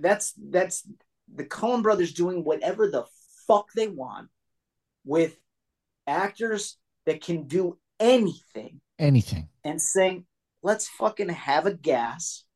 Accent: Chicago, Illinois, United States; there's this family I grew up with in Chicago.

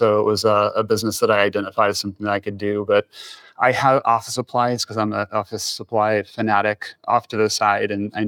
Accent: Ravenswood, West Virginia, United States; now in Columbus, United States; Ravenswood, West Virginia. I'm originally from Ravenswood, West Virginia.

